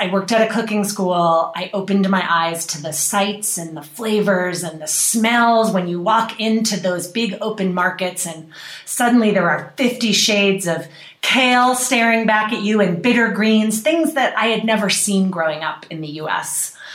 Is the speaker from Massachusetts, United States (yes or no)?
yes; Boston, Massachusetts, United States; I grew up outside of Boston, and I grew up in an Irish family where both my parents worked